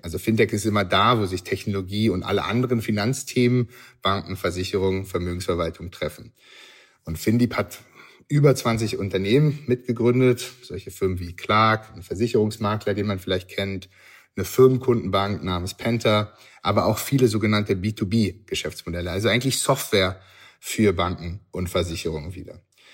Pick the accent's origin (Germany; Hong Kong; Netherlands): Germany; Berlin; now in New York, United States; Also aufgewachsen bin ich in Berlin und wo ich gerade heute auch bin. Sonst lebe ich, wie du ja schon gesagt hast, in New York.